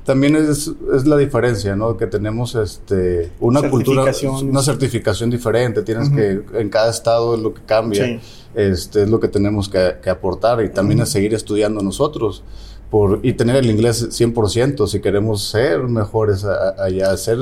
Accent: Mexico; como siendo un mexicano que aquí también anduve buscando un préstamo

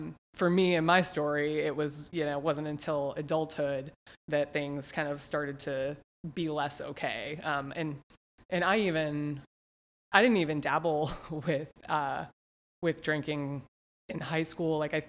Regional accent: Massachusetts, United States; Okay. So I grew up in Massachusetts. I frankly had a very good childhood.

